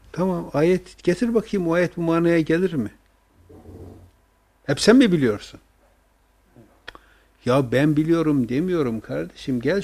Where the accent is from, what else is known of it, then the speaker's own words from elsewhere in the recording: Erzurum, Turkey; Ben Erzurum'da işte büyüdüm, şey yaptım.